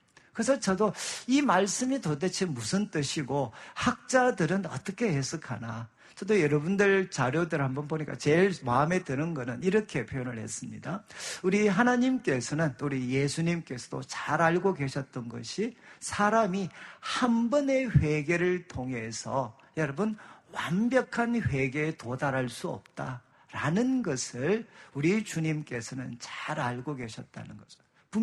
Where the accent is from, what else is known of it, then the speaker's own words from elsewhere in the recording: Gyeongsang, South Korea; 집사람은 서울 여자고 저는 이제 경상도 여자고